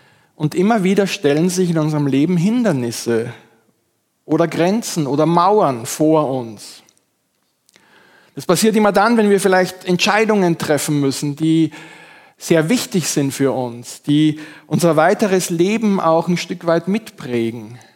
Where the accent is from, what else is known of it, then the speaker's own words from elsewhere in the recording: Graz, Styria, Austria; vor vielen Jahren in einer Zeitung in meiner Heimatstadt Graz gelesen